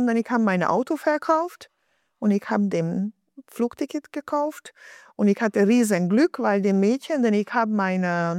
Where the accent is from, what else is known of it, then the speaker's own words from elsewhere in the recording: Budapest, Hungary; German is a second language; Ich komme originell aus Budapest, aus Ungarn.